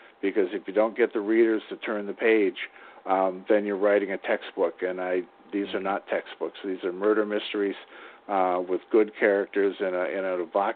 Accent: New Jersey, United States; I'm an author from New Jersey.

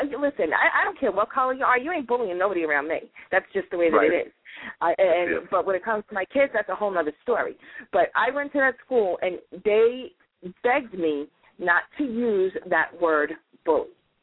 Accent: New York, United States; You know, my son, I'm from New York.

